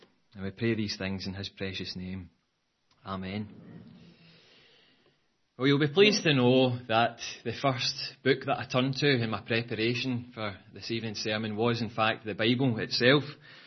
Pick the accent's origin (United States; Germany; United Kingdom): United Kingdom; Glasgow, Scotland; accent: Glaswegian; So I hope my Glaswegian accent doesn't fall foul of that.